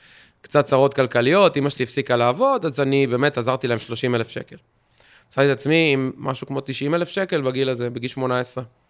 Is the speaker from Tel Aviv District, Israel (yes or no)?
no; Petah Tikva, Central District, Israel; פתח תקווה. פתח תקווה.